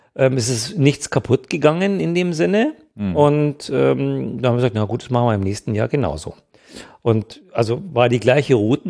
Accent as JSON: {"language": "German", "country": "Germany", "said": "Ja, wir kommen aus Deutschland, sind mit dem Fahrrad"}